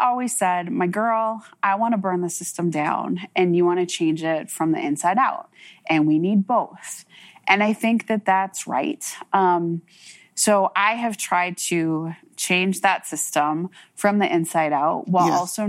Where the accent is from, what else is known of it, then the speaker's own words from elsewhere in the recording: St. Louis Park, Minnesota, United States; But what I did know is that as a Native kid who was growing up in St. Louis Park, there weren't a lot of us.